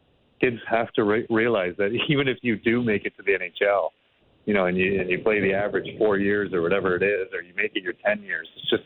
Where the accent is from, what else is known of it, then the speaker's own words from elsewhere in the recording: Brampton, Ontario, Canada; I remember growing up in Brampton and playing on road hockey by myself